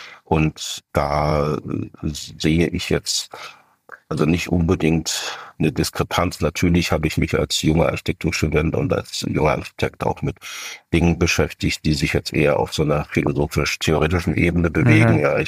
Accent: East Germany, Germany; weil ich bin im Osten in der DDR groß geworden und bin in, ja, ich würde mal sagen, relativ privilegierten Verhältnissen da aufgewachsen.

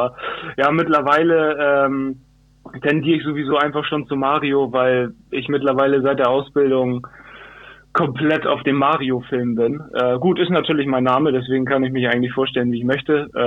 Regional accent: Hamburg, Germany; Ja, also ich bin 97er Jahrgang, bin gebürtiger Hamburger, wo ich auch sehr stolz drauf bin. … sozusagen. Genau, in Altona geboren und in Wandsbek aufgewachsen.

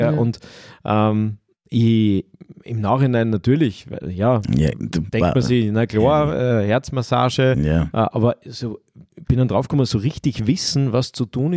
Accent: Salzburg, Austria; Man weiß es ja als Salzburger

